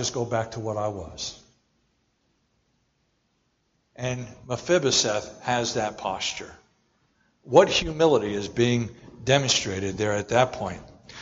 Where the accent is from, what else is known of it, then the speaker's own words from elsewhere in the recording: New Jersey, United States; born there; I was born in New Jersey. Talk about being in the lower rung of life, my family was hard workers, blue collar to the hilt